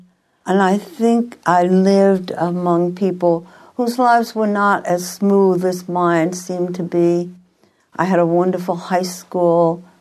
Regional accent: Pennsylvania, United States; This was in the Pennsylvania Dutch area, the eastern part of Pennsylvania, near Reading, Kutztown, Pottsville.

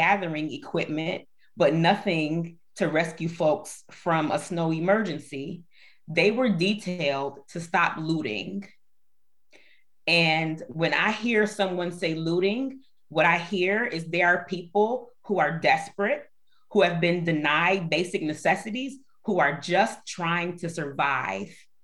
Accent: Buffalo, New York, United States; I hail from Buffalo, New York, stolen land from the Haudenosaunee indigenous people in this region.

